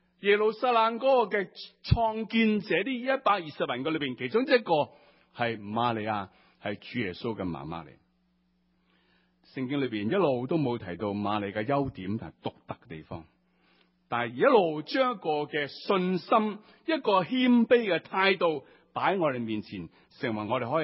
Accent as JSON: {"language": "Chinese", "country": "Hong Kong", "said": "其实似我们香港人喜欢喝茶"}